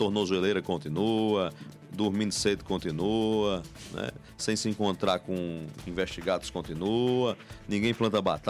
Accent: Marizópolis, Paraíba, Brazil; A política lá de Marisópolis, minha terra natal

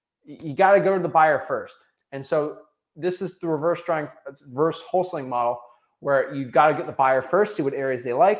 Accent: Florida, United States; I'm from Florida.

